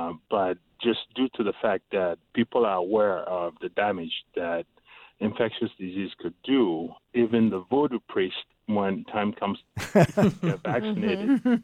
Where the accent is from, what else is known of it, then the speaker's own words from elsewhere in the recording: Togo; now in Maine, United States; I'm originally from Togo, but I've been a U.S. citizen for over 15 years. Mm-hmm. And I've been living in Maine for the last 13 years